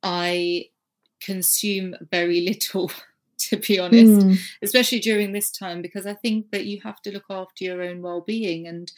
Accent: East of England, United Kingdom; born there; I was born in Essex.

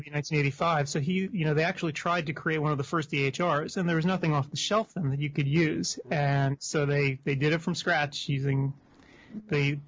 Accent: Bronx, New York, United States; also born or lived in Long Island; So, first, I guess, 10, 11 years in the Bronx, and then Paul moved us out to suburbia on Long Island and to be close to his suburban practice out there.

